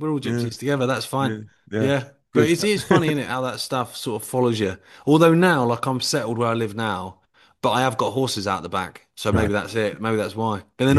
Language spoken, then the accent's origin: English; Isle of Wight, South East England, United Kingdom; also born or lived in London; I grew up on the Isle of Wight, so I just grew up on the beach.